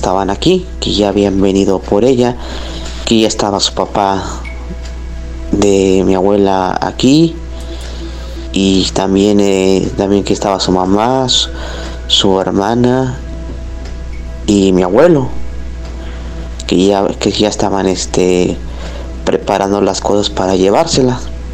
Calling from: Xalapa, Veracruz, Mexico; de Jalapa, Veracruz.

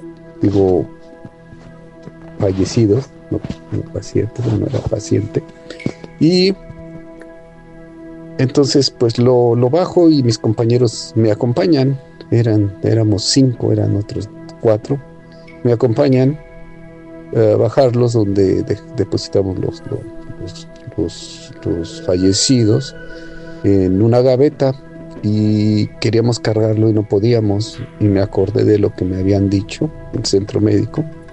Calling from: Mexico; Y yo soy de México, pero actualmente me encuentro en Medio Oriente

